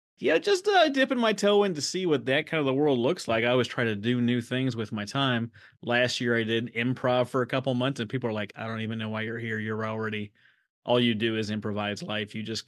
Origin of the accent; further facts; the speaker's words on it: Fergus Falls, Minnesota, United States; We got this Minnesota connection. I grew up in Fergus Falls, Minnesota